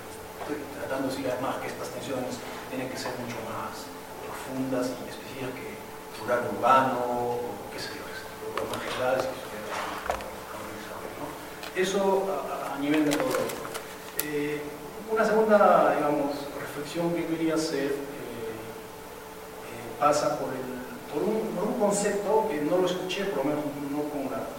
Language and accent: Spanish; Peru; Soy peruano y justamente por eso quería hacer esta reflexión.